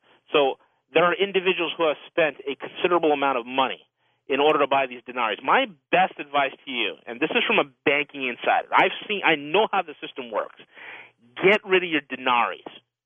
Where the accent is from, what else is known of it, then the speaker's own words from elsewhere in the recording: New York, United States; I'm a New Yorker. I'm going to give it to you straight.